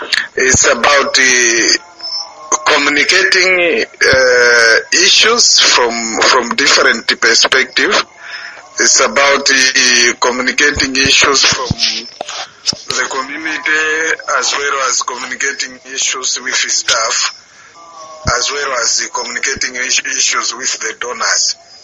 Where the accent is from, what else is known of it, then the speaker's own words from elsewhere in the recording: Malawi; I'm from Malawi.